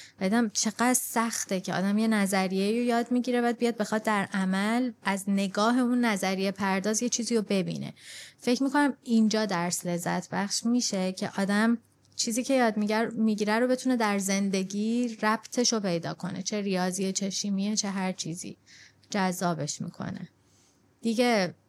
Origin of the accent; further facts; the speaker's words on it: Iran; انگار مثلا این چیزم تو ذهنم بود که الان همه میدونم من ایرانیم